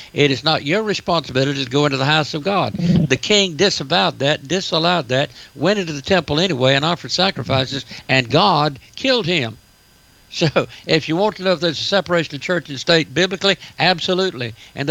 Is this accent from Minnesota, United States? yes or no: no; Maine, United States; My home state made headlines last month.